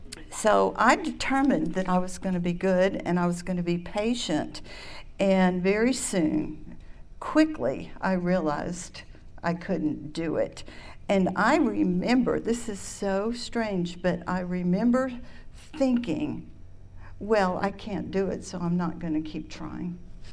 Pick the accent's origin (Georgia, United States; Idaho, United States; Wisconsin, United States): Georgia, United States; Atlanta; born there; I was born in Atlanta. I'm an only child.